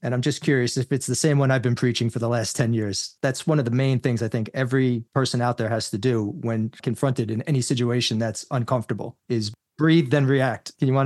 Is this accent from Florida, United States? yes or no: no; New York, United States; I grew up in New York. I'll tell you what yelling looks like.